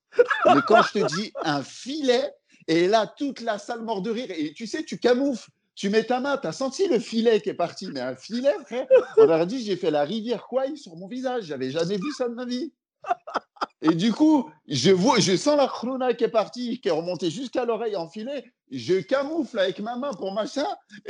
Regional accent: Lyon, Auvergne-Rhône-Alpes, France; now in Paris, France; quand je suis arrivé sur Paris, parce que moi, je suis lyonnais de base, et quand je suis arrivé sur Paris

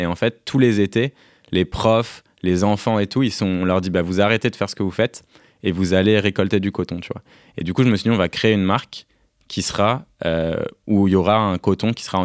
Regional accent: Paris, Île-de-France, France; même si je suis parisien, donc bon, c'est un peu biaisé

